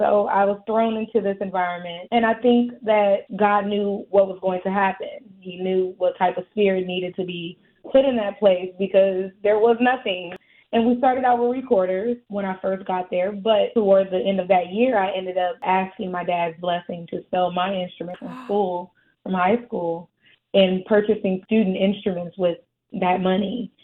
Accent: Kansas City, Missouri, United States; moved away as an adult; now in Illinois, United States; I was raised in Kansas City and then moved to Illinois, where I was able to start teaching.

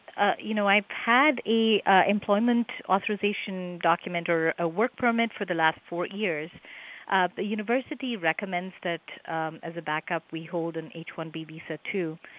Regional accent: India; I'm from India

